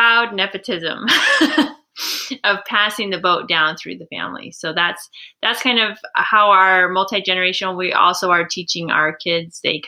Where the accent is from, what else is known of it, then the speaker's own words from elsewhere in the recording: Washington, United States; Rich and I grew up in the Puget Sound in Washington.